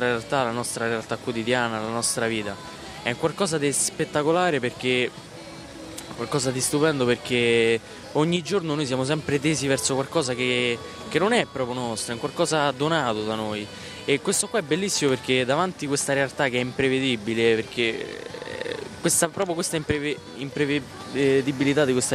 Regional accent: Genzano, Lazio, Italy; io vabbè, vengo dai Castelli Romani, sono di Genzano

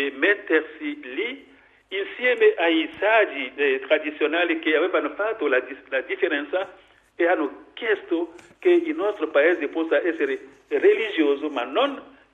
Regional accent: Benin; E ciò che io auguro per il mio paese è di fare ancora il suo cuore largo, larghissimo

